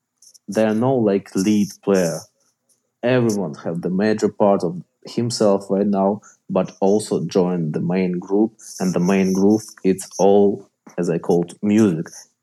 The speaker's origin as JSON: {"language": "English", "country": "Ukraine", "second_language": "English", "said": "because I'm from Ukraine."}